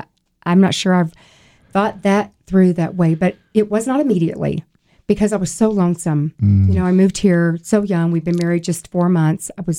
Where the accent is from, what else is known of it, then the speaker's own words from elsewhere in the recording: Mobile, Alabama, United States; moved away as an adult; We moved here in 1981 as youth pastors at First Family Church, which is crazy because I grew up in Mobile, Alabama.